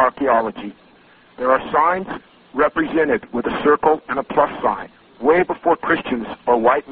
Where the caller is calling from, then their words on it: Reno, Nevada, United States; Yes, sir. I am calling from just north of you. I'm calling from Reno, Nevada.